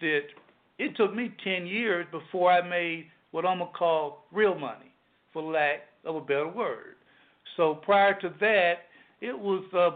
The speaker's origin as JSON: {"language": "English", "town": "Sherwood Forest", "country": "United States", "tie": "born or raised there", "also_born_or_lived": "Daytona", "lives_now": "Eufaula, United States", "said": "Yeah, I'm straight out from Sherwood Forest, you know, grown there, stayed, you know, grew up there most of my life. I moved to Daytona, and now in Eufaula, Alabama."}